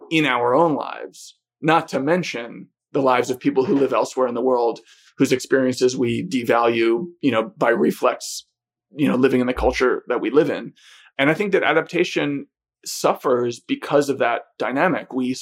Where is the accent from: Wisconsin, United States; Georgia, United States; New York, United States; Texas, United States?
New York, United States; And as a New Yorker who is, you know, essentially unacquainted with nature, I expected to find every Californian I met was going to be terrified